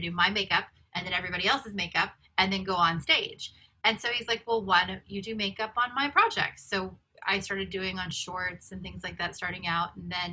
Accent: Midwest, United States; Like, cause I grew up in the Midwest and, working in film was not something that you could do growing up in the Midwest.

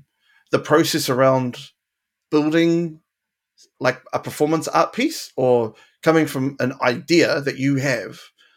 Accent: South Auckland, Auckland, New Zealand; because growing up in South Auckland, you meet fafafingas everywhere.

